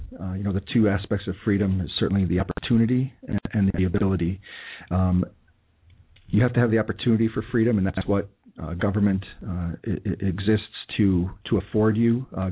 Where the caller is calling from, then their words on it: New Berlin, Wisconsin, United States; I'm broadcasting today from New Berlin, but I'm a big believer in freedom and a government of the people.